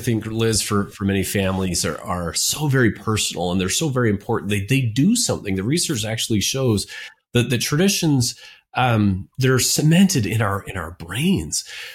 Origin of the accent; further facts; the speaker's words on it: Payson, United States; growing up in Payson, we would take, I think maybe it may have been the 23rd, 24th, we would line up all the presents underneath the tree.